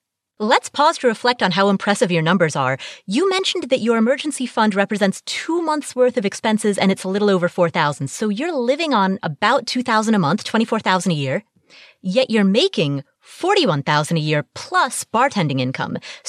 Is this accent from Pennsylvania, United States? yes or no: no; Cincinnati, Ohio, United States; He moved from California to Cincinnati, my hometown